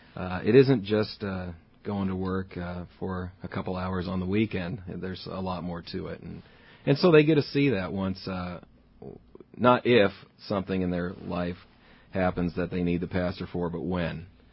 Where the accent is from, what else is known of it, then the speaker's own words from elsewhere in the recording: Alton, Illinois, United States; born there; Originally, I was actually born in Alton, and then spent the most